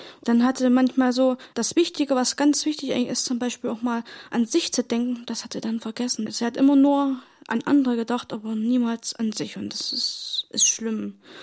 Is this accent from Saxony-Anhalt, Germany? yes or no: yes; Naumburg, Saxony-Anhalt, Germany; genau. 4.9.68 geboren, hier in Naumburg. Und seitdem auch hier wohnhaft in Naumburg. Und bin auch aufgewachsen hier auf dem Steinweg 29. Bei meinen Eltern, also bei